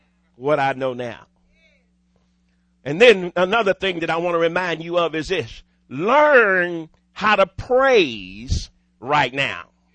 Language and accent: English; Dallas, Texas, United States; I'm a native Texan and I was born and raised in Dallas.